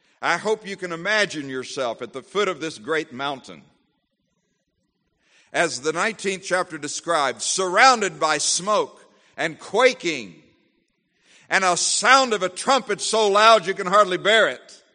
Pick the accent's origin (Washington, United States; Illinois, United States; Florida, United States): Florida, United States; I didn't just do that because I'm from Florida and we don't know what that is.